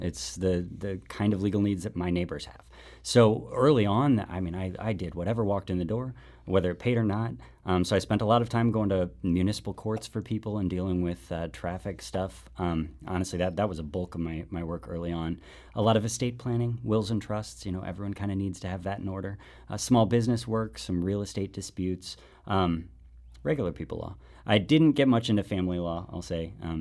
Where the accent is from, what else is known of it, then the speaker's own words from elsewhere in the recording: Washington, District of Columbia, United States; I'm born and raised in Shaw, so that's really the part of the district I know the best. That's my home. Grew up on 4200 block of Russell. My whole family still lives there.